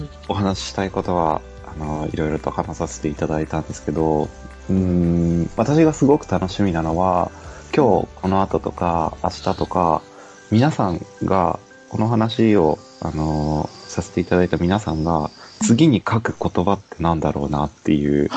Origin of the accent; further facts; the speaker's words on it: Tochigi, Japan; 地元の栃木なんかにもいらっしゃる機会がある方はぜひご覧いただけたら嬉しいです。